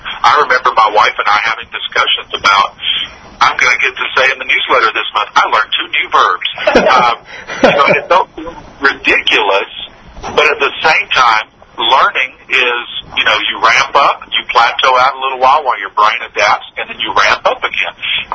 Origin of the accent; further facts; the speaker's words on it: United States; because being an American, you know, my mindset was, let's get down to business.